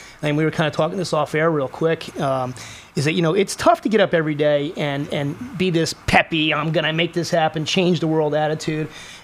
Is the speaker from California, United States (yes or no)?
yes; California, United States; the reason I started this is when I growing up in Orange County myself, and being the son of an entrepreneur, which I'm very proud of, and apparently it's in my DNA.